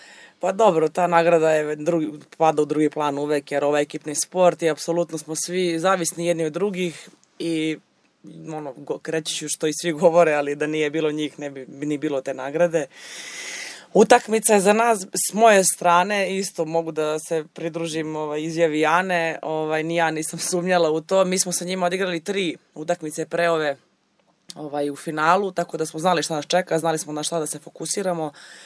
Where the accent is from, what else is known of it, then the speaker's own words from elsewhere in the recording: Vranje, Southern and Eastern Serbia, Serbia; ja sam iz Vranja, Vranje je mali grad